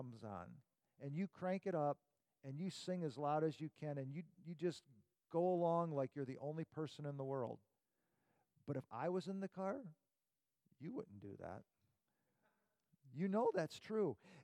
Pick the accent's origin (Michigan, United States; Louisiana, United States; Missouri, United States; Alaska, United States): Michigan, United States; Detroit; I remember as a kid growing up in Detroit